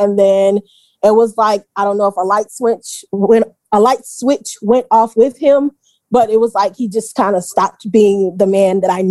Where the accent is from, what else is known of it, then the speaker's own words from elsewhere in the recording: Navasota, Texas, United States; now in Houston, United States; I'm not from Houston. I'm from right outside of Houston. Shout out to Navasota. But either way, longtime Texas girl, went to college at Baylor